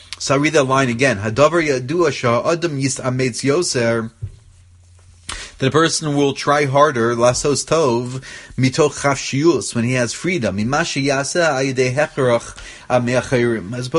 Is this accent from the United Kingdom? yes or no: no; Baltimore, Maryland, United States; And because I grew up in Shomer Emunah, so all the people there said